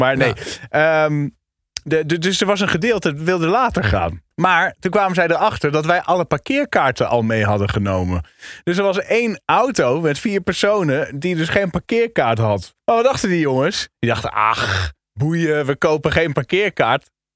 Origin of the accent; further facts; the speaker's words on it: Netherlands; Maar ja, wij als Nederlanders willen dat van tevoren regelen.